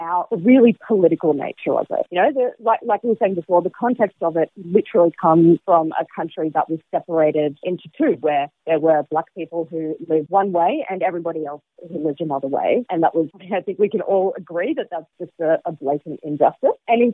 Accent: Sydney, New South Wales, Australia; as a person of colour growing up in Southwest Sydney

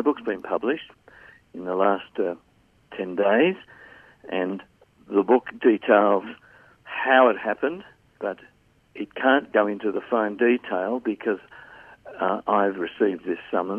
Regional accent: Australia; Because I'm Australian.

